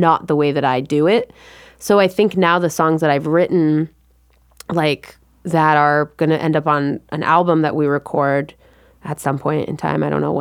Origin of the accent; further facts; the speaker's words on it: California, United States; yep, I'm from California, I love it.